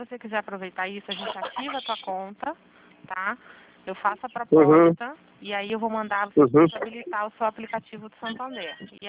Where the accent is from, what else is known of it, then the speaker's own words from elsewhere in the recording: Rio de Janeiro, Brazil; eu sou do Rio, eu fico aqui no México.